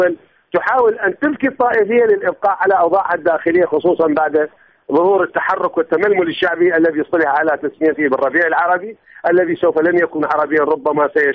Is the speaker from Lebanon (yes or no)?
no; Iraq; علينا أن نتمسك بالوعي الذي أظهرناه كعراقيين كشعب كمواطنين